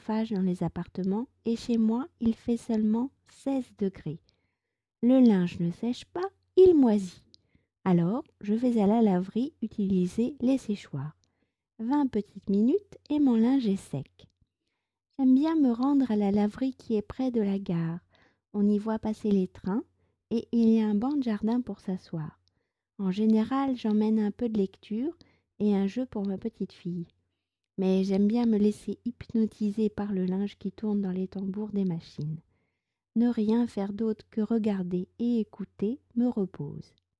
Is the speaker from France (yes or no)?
yes; France; je suis française, j'habite près de Paris